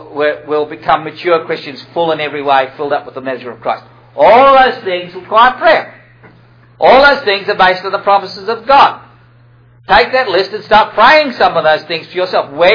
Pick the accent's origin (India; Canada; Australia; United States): Australia; And now I'm Australian, and I have the gift of sarcasm.